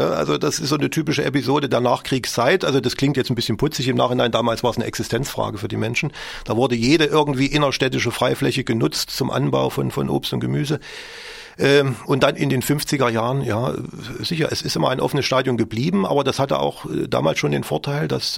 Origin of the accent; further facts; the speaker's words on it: Erfurt, Thuringia, Germany; Ich bin selbst echte Puffbohne, gebürtiger Erfurter